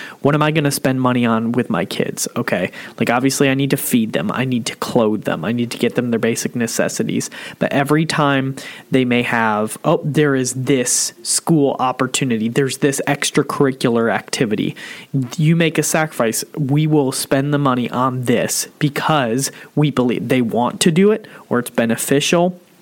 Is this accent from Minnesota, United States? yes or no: no; Dunn, North Carolina, United States; and we're from Dunn, North Carolina, where, you know, I don't even have a stoplight at all to get to work.